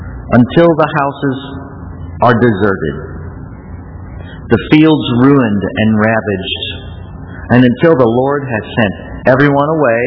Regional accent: United States; Maybe it's because I'm an American and I've never been conquered.

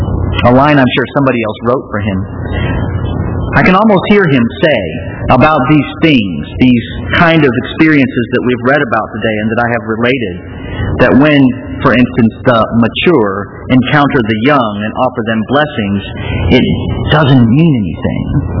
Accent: St. Louis, Missouri, United States; Yogi Berra is from St. Louis, which I guess is my hometown. I could be more specific than that, but he was one of the hometown heroes

